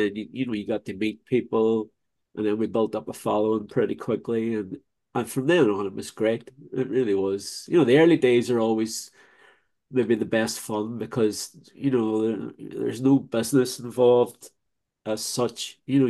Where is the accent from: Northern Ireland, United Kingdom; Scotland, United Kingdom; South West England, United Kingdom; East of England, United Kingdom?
Northern Ireland, United Kingdom; Derry; now in London, United Kingdom; 40th anniversary of us coming to London. We came in October 84. And, you know, if you can imagine, we're coming from Derry.